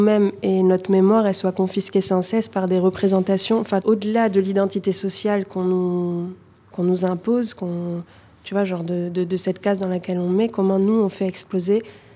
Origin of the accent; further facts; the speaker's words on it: Toulouse, Occitanie, France; Je viens de Toulouse où j'habite dans le quartier d'Impalo. J'ai 31 ans